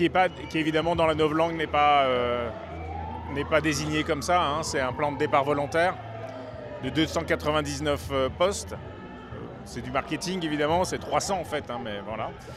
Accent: Lille, Hauts-de-France, France; Ah ben, d'abord parce que je suis lillois

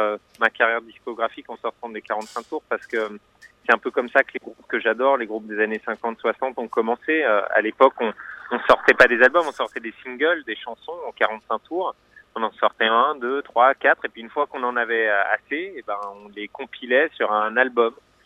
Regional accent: Auvergne-Rhône-Alpes, France; moi c'est vrai que je viens d'un petit village de Haute-Savoie et beaucoup des chansons s'inspirent de mon enfance là-bas

